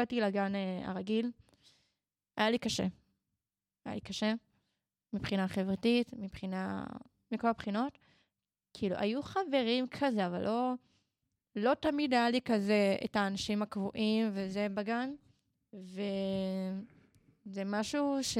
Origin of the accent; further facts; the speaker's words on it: Beersheba, Southern District, Israel; ובעצם אני במקור מבאר שבע, ושם הייתי כל החיים שלי.